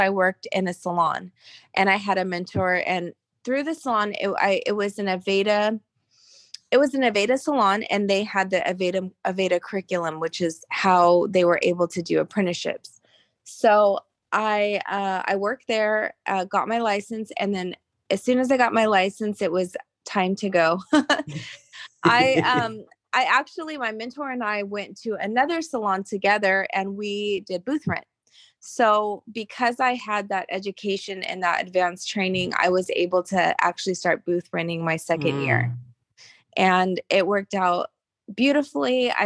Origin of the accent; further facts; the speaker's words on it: Sacramento, California, United States; also born or lived in Georgia; because I lived in Georgia at the time. And so I, came back home to California and I'm from Sacramento.